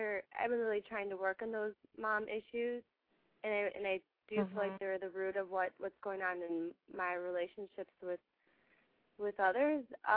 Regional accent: Milwaukee, Wisconsin, United States; born there; And I was born in Milwaukee, Wisconsin

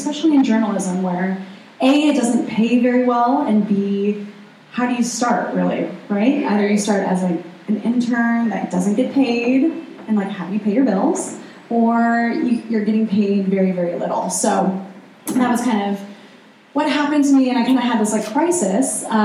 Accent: Ohio, United States; I am from Ohio, like you said

